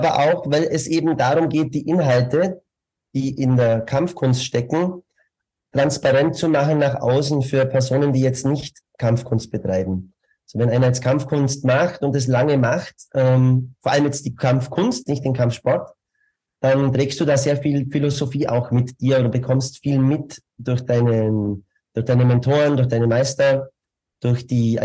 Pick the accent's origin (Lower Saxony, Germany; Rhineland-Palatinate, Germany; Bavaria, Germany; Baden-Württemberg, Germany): Bavaria, Germany; moved away as an adult; also born or lived in Munich; now in Vienna, Austria; Vielleicht hört man es ein bisschen raus, ich bin auch Bayer, so wie Sie, aber mehr noch im südlichen Bereich. Bin da aufgewachsen, habe 18 Jahre dort gelebt und bin dann nach München zum Studieren, war 10 Jahre in München und bin seit 2003 in Wien.